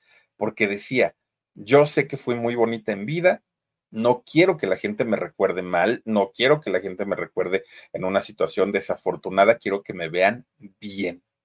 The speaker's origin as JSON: {"language": "Spanish", "country": "Mexico", "said": "como mexicanos"}